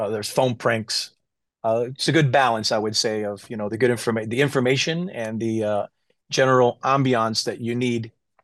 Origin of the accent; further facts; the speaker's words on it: United States; born there; I was born in the United States of Latino parents